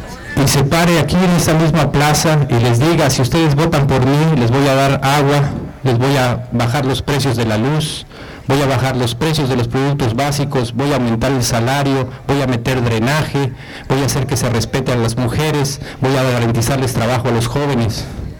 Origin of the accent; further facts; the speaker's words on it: Quintana Roo, Mexico; tanto como mexicanos, como ciudadanos de Quintana Roo